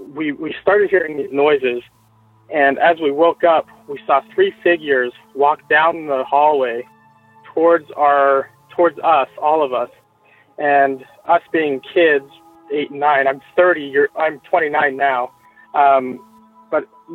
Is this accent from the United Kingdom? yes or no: no; Spanish Fork, Utah, United States; My parents and I, when he lived in Spanish Fork, Utah. Sorry, I forgot to mention where I was from.